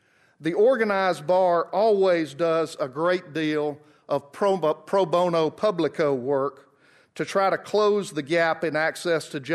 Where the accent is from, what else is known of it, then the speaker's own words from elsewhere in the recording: Alabama, United States; In my home state of Alabama, as in other states, we elect most of our state court judges in partisan elections.